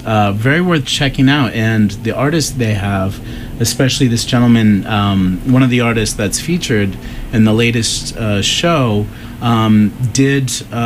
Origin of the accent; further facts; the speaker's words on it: Pennsylvania, United States; as a angsty teenager growing up in Western Pennsylvania on the mighty banks of the Ohio